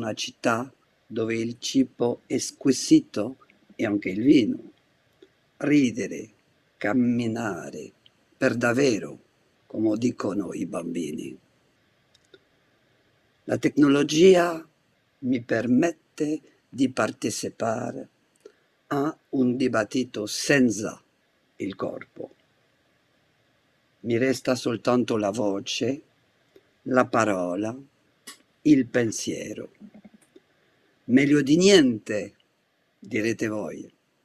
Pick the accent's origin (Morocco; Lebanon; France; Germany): France; accent: French; Italian is a second language; Sentite le mie parole, dette in un italiano con il mio accento francese.